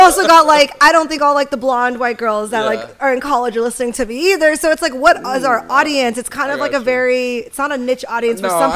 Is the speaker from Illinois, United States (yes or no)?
no; Poway, California, United States; I grew up in Poway, for those of you in San Diego.